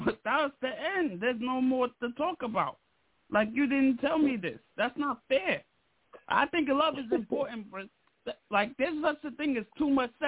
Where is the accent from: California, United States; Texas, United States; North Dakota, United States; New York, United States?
New York, United States; Long Island; I'm from Strong Island.